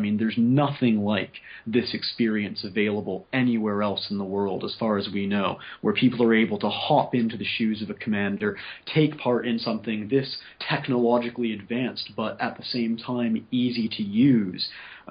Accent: Eastern Canada, Canada; now in Edinburgh, United Kingdom; I'm coming from Eastern Canada, which has a lot of Scottish roots.

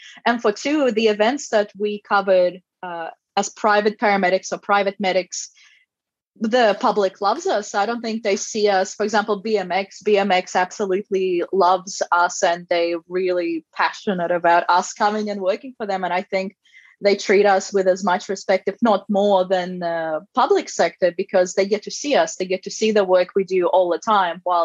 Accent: Russia; English is a second language; now in Australia; I come from Russia

